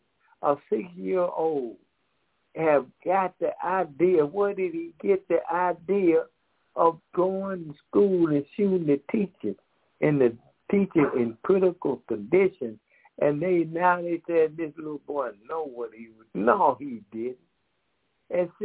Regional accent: Decatur, Georgia, United States; We are from Decatur, Georgia.

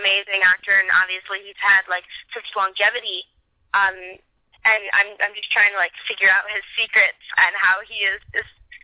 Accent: Michigan, United States; I'm from Michigan.

